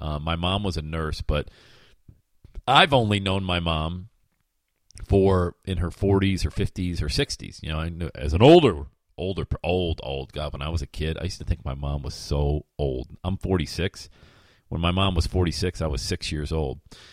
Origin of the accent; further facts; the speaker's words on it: Bradford, Pennsylvania, United States; Remember, if you ever have a Zippo lighter, they were made in my hometown of Bradford, PA.